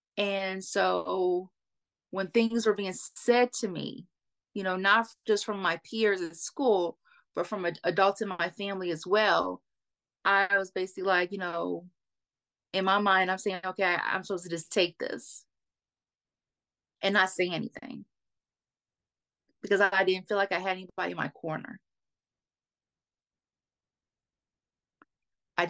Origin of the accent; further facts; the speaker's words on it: Cincinnati, Ohio, United States; So I am born and raised in Cincinnati, Ohio, in the United States.